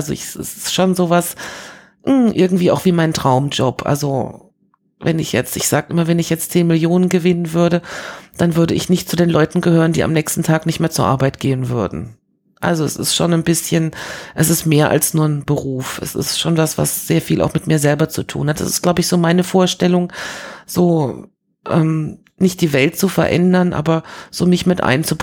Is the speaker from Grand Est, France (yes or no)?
no; Paris, Île-de-France, France; Also ich bin ja als Kind in Frankreich groß geworden und habe so dieses Paris der 70er Jahre noch erlebt. Und das war schon was Besonderes, so als Deutsche in Frankreich zu sein.